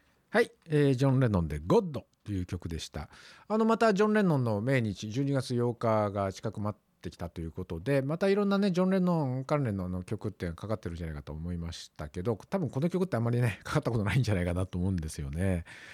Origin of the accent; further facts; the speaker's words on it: Nagoya, Aichi, Japan; also born or lived in Shizuoka; 生まれ育った名古屋とか静岡とかね、で今回も大阪って実は1ヶ月だけ住んだことがあって